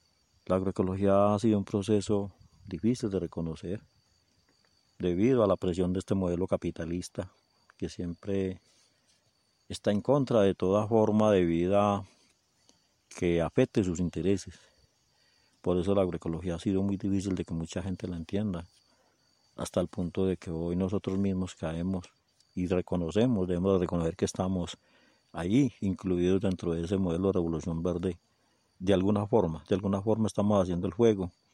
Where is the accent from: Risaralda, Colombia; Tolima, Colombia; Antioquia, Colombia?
Antioquia, Colombia; Caramanta; Soy de Caramanta, hago parte de una asociación de campesinos y campesinas en Caramanta